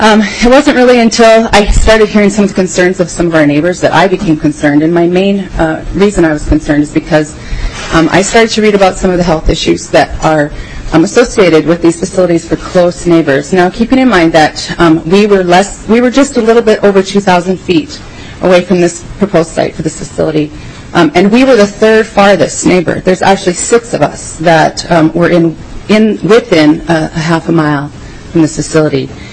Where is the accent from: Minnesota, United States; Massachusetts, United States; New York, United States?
Minnesota, United States; I'm from Todd County, Minnesota.